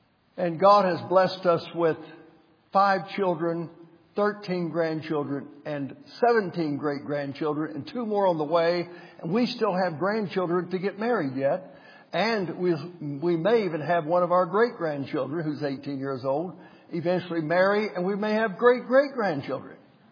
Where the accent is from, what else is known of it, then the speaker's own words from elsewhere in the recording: West Virginia, United States; I had driven all the way back to my home state of West Virginia.